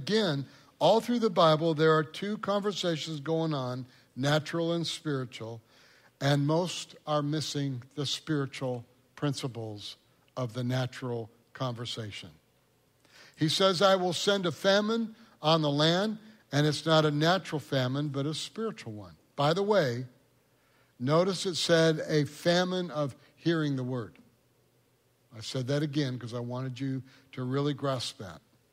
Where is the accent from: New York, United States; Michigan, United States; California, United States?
Michigan, United States; I grew up in Michigan, lakes and rivers, and the trees were huge by the rivers.